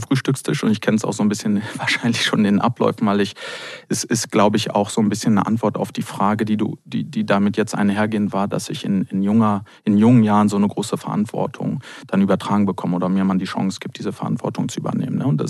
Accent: Hanover, Lower Saxony, Germany; in Hannover, Heimatregion. Ich habe es gesagt, ich komme aus dem Norden, Norddeutsch.

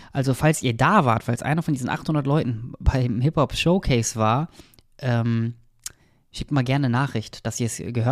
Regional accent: Nienburg, Lower Saxony, Germany; bei der Sparkasse in Nienburg, meiner alten Heimatstadt.

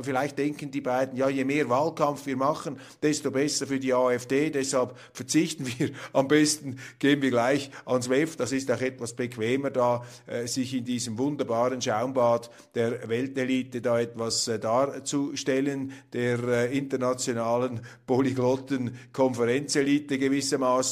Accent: Switzerland; das ist jetzt von außen analysiert, da als Schweizer, als Vierteldeutscher

